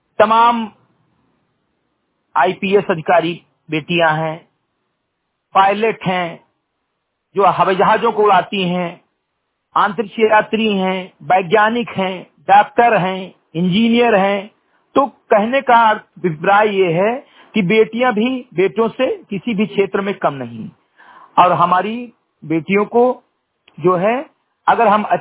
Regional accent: Katehi, Uttar Pradesh, India; ग्राम सभा समिति कटेही विकासखंड मेंदुरवा जनपद बहराइच का मूल निवासी हूं

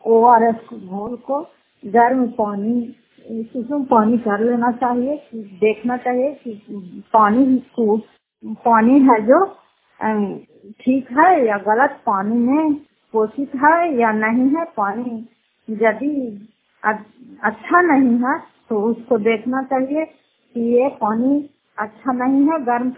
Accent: Bihar, India; घर फतेहपुर, पंचायत मकौटा, जिला नालंदा, कराकसर प्रखंड की निवासी हूँ।

